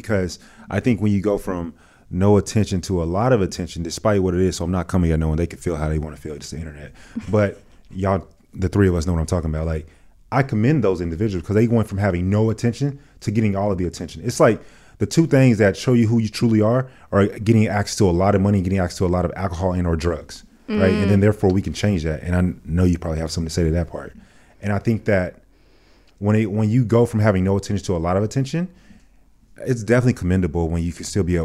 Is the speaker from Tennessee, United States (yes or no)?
no; Dallas, Texas, United States; I'm from Dallas.